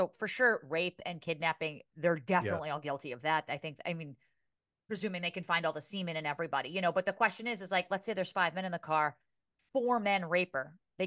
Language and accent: English; New Jersey, United States; Megan on Patreon suggested the case of Sarah Stearns out of my home state, New Jersey.